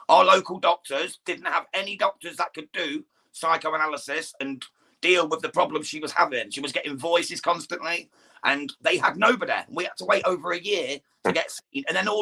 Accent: United Kingdom; Okay, mate, I'm from the United Kingdom.

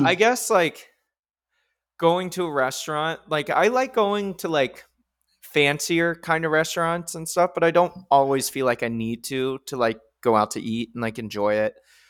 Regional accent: Texas, United States; Growing up in Texas, it wasn't that way.

